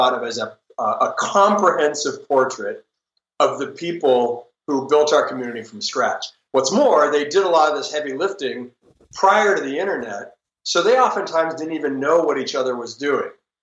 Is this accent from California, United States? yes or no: yes; Los Angeles, California, United States; So I was born and raised actually here in Los Angeles. One of the few people who was born and raised here and actually lives here.